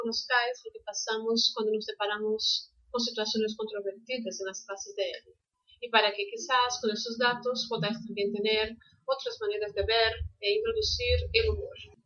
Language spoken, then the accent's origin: Spanish; Brazil; Spanish is a second language; soy de Brasil. Aquí doy clases de español online, presenciales, desde hace 15 años.